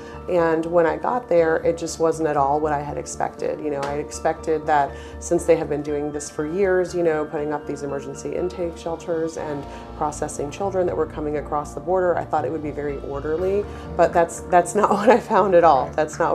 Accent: Argentina; now in United States; I happen to be a Hispanic American. I speak Spanish fluently. I'm originally from Argentina.

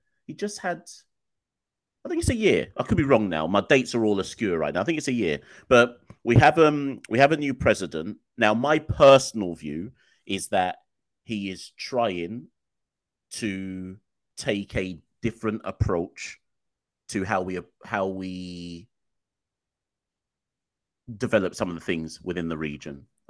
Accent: Jamaica; when I tell people, no, I was born in Jamaica, I went to school in Jamaica

